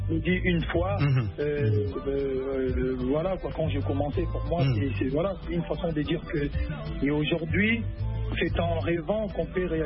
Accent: Bandal, Kinshasa, DR Congo; first language Lingala; French is a second language; Comme je l'ai dit toujours, moi je suis de Bandal. Je suis Mongala. Je suis un lingalophone avant d'être francophone.

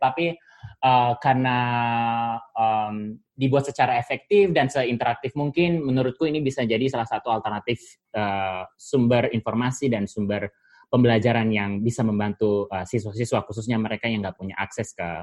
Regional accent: Saumlaki, Maluku, Indonesia; Jadi aku kan dari Maluku ya, dari Saumlaki, salah satu kota di Maluku.

